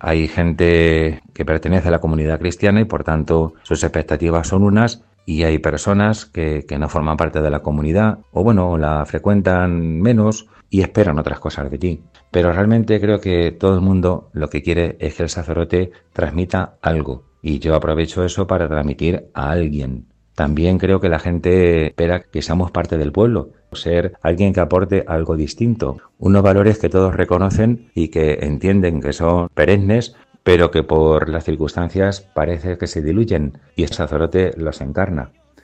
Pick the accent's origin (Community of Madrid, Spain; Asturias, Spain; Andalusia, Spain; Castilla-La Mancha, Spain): Castilla-La Mancha, Spain; Daimiel; son apellidos compuestos propios de mi pueblo, de Daimiel.